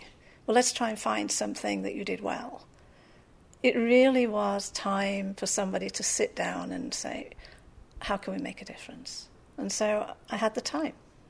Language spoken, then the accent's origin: English; England, United Kingdom; moved away; Being extremely English, I never thought that my Union Jack would come down from my office and leave England.